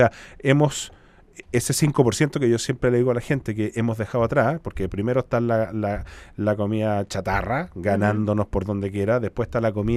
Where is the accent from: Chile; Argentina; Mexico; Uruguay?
Chile; lo que nosotros como chilenos hemos dejado muy atrás